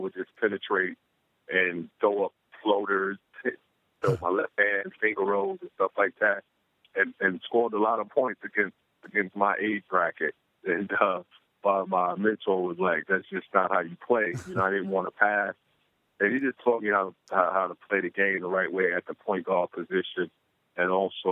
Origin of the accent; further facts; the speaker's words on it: Jamaica, New York, United States; I grew up in Jamaica.